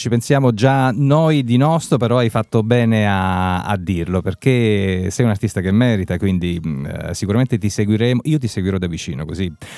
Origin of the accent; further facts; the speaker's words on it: Apulia, Italy; Io da pugliese non dovrei dirlo, perché in realtà siamo molto fortunati geograficamente